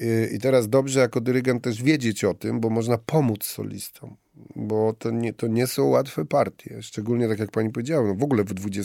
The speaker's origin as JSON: {"language": "Polish", "town": "Lublin", "region": "Lublin Voivodeship", "country": "Poland", "said": "jako młody lublinianin, przyjechawszy i zdawszy egzamin na akademię"}